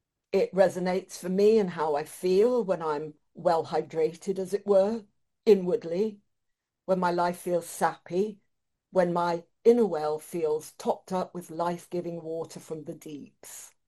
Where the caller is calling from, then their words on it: Anglesey, Wales, United Kingdom; I'm beaming in from Ynys Môn, Anglesey in the north of Wales.